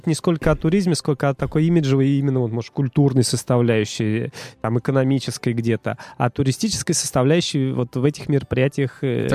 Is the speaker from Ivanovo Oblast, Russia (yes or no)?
yes; Ivanovo, Ivanovo Oblast, Russia; в начале прошлого года, что Иваново будет. И я даже уже практически хотел зарегистрироваться, пробежать в родном городе.